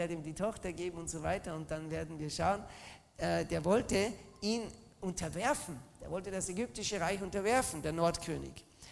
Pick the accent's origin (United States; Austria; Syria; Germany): Austria; Ich bin ja ein Österreicher.